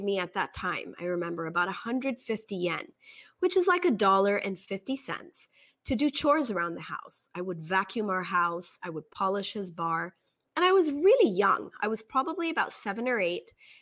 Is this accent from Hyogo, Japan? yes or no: yes; Kobe, Hyogo, Japan; I remember I grew up in Japan in a small town called Kobe, and we lived in smaller houses, so you do everything yourself.